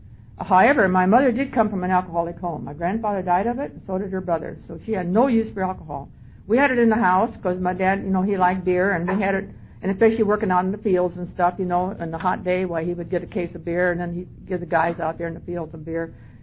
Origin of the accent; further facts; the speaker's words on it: Indiana, United States; I was born and raised out of Fort Wayne. My hometown born and raised in a country south of Fort Wayne. My folks were German, which fits right in around here, and Catholic, of course.